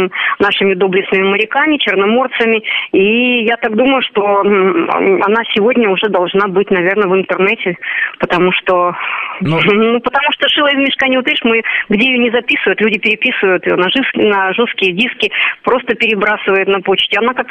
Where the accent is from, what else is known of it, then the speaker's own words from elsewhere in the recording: Greece; такой греческой деревни, которая сожжена была, откуда я родом.